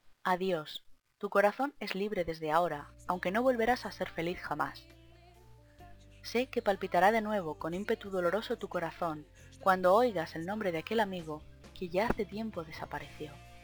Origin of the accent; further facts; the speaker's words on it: Spain; Ya hispanska, yo soy española